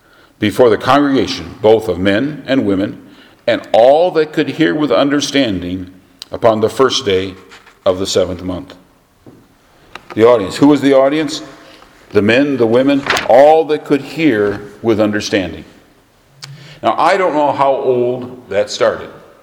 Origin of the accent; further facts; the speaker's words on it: Michigan, United States; when I grew up in church in Michigan, our church did not have a nursery.